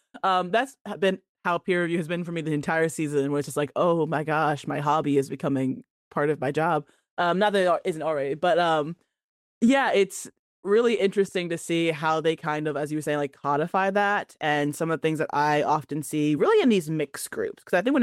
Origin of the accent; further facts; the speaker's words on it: Ghana; Particularly, I care about African people because I am one. I'm Ghanaian